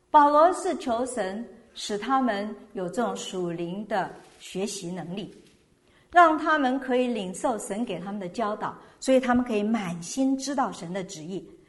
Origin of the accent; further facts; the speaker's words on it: Taiwan; 我们从小在台湾读书的时候